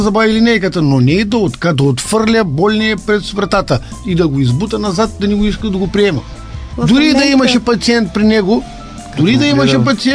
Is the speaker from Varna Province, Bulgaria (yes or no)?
yes; Ignatievo, Varna Province, Bulgaria; От Игнатиево сме, да. От хубавите хора.